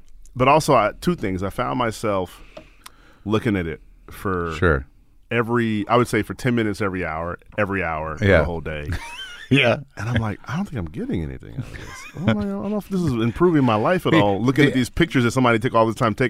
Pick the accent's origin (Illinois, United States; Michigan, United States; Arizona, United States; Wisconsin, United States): Illinois, United States; Chicago; South Side of Chicago.